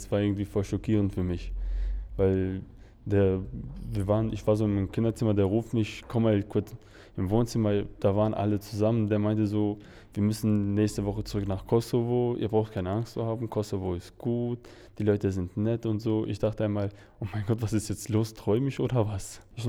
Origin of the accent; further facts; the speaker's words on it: Germany; moved away; Ich bin ja quasi in Deutschland groß geworden, meine Kindheit habe ich dort verbracht.